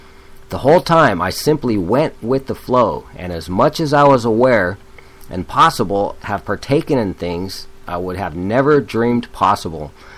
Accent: San Diego, California, United States; I grew up in San Diego

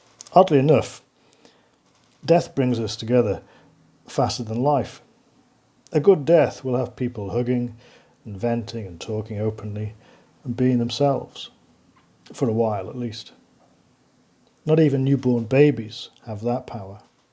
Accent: England, United Kingdom; born there; I was born in October 1967 in England

